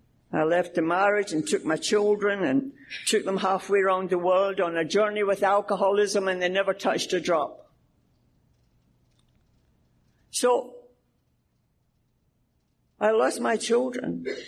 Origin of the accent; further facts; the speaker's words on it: New Jersey, United States; You probably heard I'm not from Canada. Mary Beth wanted me to talk a little bit more Jersey, but I don't know how to do it.